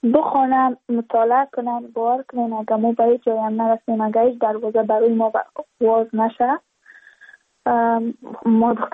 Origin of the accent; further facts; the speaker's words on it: Badakhshan, Afghanistan; چون ما از بدخشان هستیم،